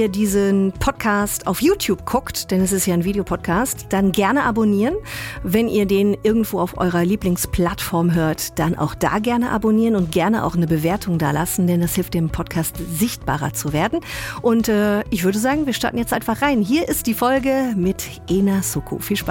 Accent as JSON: {"language": "German", "country": "Luxembourg", "tie": "born or raised there", "said": "weil ich bin ja in Luxemburg aufgewachsen."}